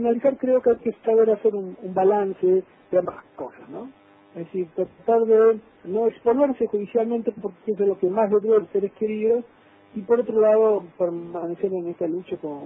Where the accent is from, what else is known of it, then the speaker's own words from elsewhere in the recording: Puerto Deseado, Santa Cruz, Argentina; born there; also born or lived in Ingeniero Jacobacci / El Bolsón / Bariloche; soy nacido en Puerto Deseado, en la provincia de Santa Cruz, y esto de haber recorrido toda la provincia, he vivido en pueblos como Ingeniero Jacobacci, he estado en Maitén, viviendo en Bolsón, en Bariloche